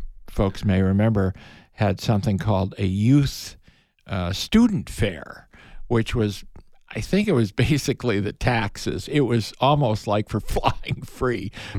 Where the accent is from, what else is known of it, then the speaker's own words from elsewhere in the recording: Chicago, Illinois, United States; Okay, my hometown, Chicago, O'Hare, that is